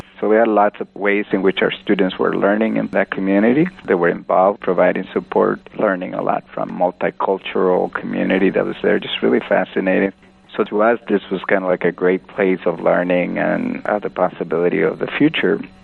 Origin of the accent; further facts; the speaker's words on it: Guatemala; now in United States; I'm originally from Guatemala, so I had connections to the community there personally. I'm an immigrant myself